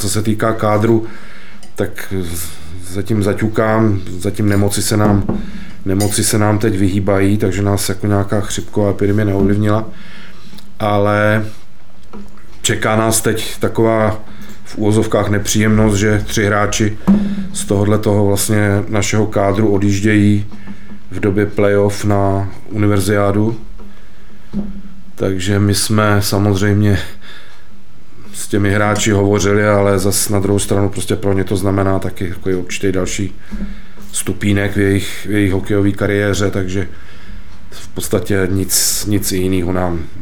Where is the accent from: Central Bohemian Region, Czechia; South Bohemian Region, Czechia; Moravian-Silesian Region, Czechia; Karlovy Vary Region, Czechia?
Central Bohemian Region, Czechia; Kolín; Já jsem rodilý Kolíňák, no.